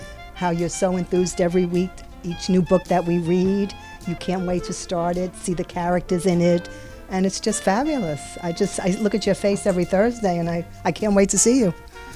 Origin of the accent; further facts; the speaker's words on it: New York City, New York, United States; I'm originally from New York City, married somebody from Pittsburgh, and I'm 43